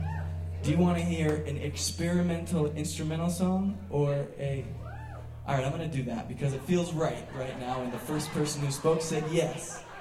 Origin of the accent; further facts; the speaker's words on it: San Diego, California, United States; I'm from San Diego, and really honored to be here with the Bogeens.